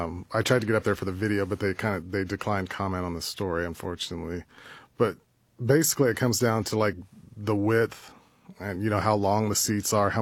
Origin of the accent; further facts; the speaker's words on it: Bedford, Indiana, United States; I grew up in Bedford in the late 80s and early 90s